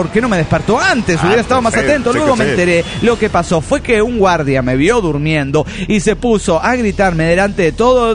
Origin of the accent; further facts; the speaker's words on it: Ecuador; Recuerden, yo soy de Ecuador, sí, y me fui al Perú a investigar.